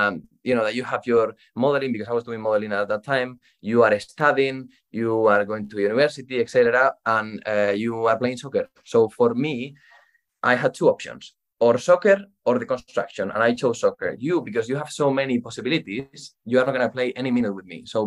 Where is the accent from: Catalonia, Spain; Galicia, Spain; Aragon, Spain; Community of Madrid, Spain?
Community of Madrid, Spain; Madrid; So basically, I am from Spain, Madrid.